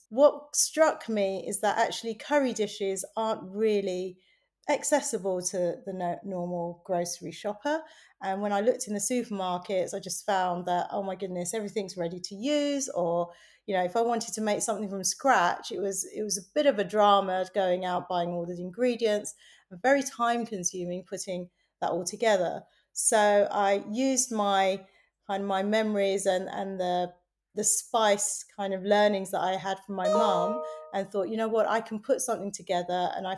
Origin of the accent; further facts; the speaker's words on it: London, United Kingdom; So my heritage is Bangladeshi, and I grew up on Brick Lane